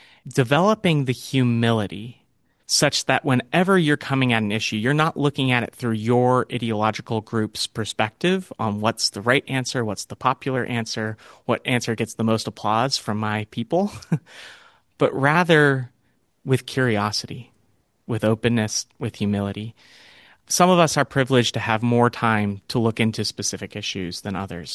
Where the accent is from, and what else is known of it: California, United States; born or raised there